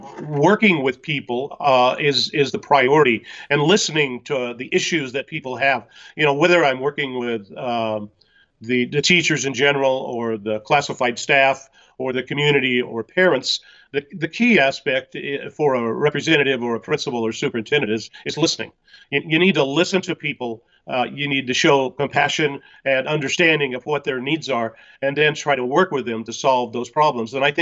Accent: Lorain, Oregon, United States; Well, I was raised in the Valley. I went to at a little community called Lorain

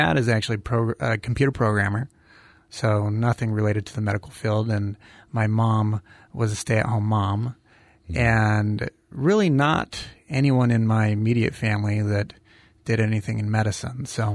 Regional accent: Mapleton, Utah, United States; So I'm originally from Utah. I grew up in a small town called Mapleton, and so I've always liked small towns.

